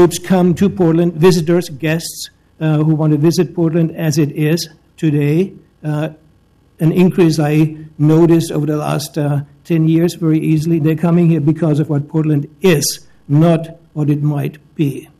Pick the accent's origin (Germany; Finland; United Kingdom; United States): Germany; Hesse; moved away; I was born in Germany, just as a background. I grew up in a smallish town near Frankfurt, Germany.